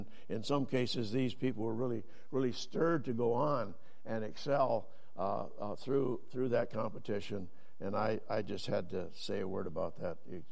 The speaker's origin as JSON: {"language": "English", "town": "Texas Township", "region": "Michigan", "country": "United States", "tie": "born there", "said": "I was born in Western Michigan. And they do just like that. They kind of laugh. And then I tell them the rest of the story. When I was born, my family lived in Texas Township outside Kalamazoo, Michigan."}